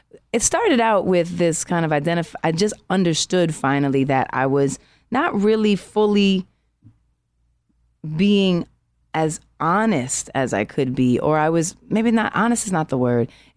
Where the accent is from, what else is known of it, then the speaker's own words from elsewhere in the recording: Harlem, New York, United States; But all of us together, three, one's from Brooklyn, one's from Bronx, I'm from Harlem, Lily's from like Virginia.